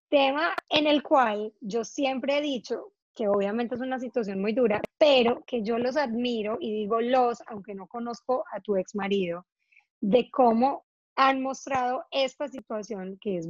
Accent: Antioquia, Colombia; now in abroad; nosotras no sé si porque somos paisas o colombianas

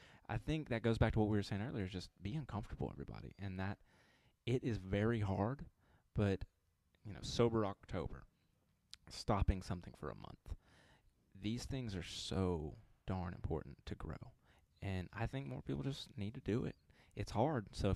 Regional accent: the South, United States; I grew up here in the South.

